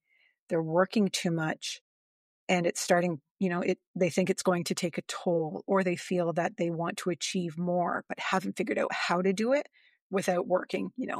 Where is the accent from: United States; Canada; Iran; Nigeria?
Canada; I'm Canadian, so I got to throw some French in, right?